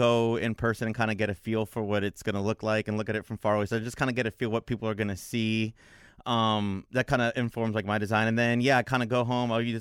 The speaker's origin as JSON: {"language": "English", "town": "New York City", "region": "New York", "country": "United States", "tie": "born or raised there", "said": "I grew up in New York City, so there's murals and graffiti everywhere."}